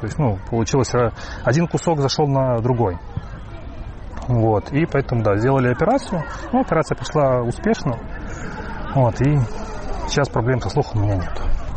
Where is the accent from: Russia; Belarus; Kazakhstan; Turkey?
Belarus; выражают все белорусы, да, и, в принципе, весь мир. И белорусы те, которые находятся сейчас за пределами Беларуси